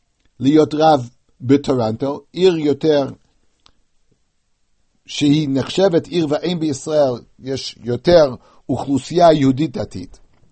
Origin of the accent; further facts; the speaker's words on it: United States; מזכירים לי את השנים שגדלתי בארצות הברית, שאלות די מאפיינות לאותה תקופה